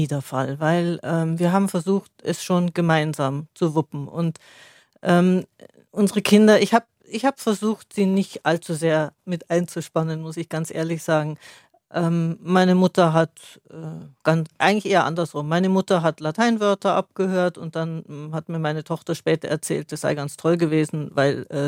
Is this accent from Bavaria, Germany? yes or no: yes; Munich, Bavaria, Germany; Ich bin gebürtige Münchnerin. Meine Eltern sind aber vor meiner Geburt aus Baden-Württemberg ausgewandert nach Bayern.